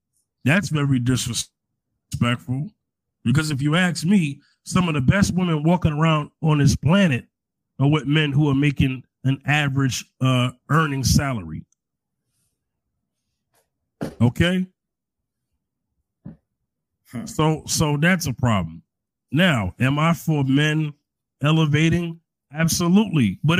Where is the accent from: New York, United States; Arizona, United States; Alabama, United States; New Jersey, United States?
New York, United States; I'm from New York.